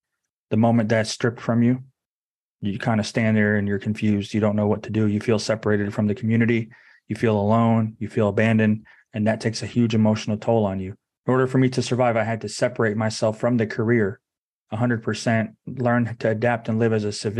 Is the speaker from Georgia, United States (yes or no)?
no; Orlando, Florida, United States; also born or lived in Daytona Beach, Florida; No, I was born in Daytona Beach, Florida, and then I was raised in Orlando.